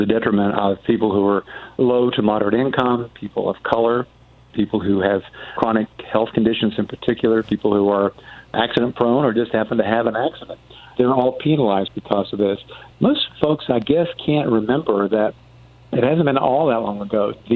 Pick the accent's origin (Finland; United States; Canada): United States; Tennessee; an outdoor clinic near where I grew up in Tennessee several years ago.